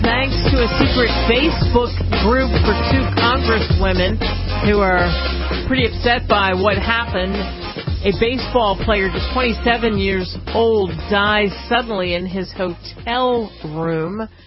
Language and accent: English; Philadelphia, Pennsylvania, United States; It means so much to me as I grew up in Philadelphia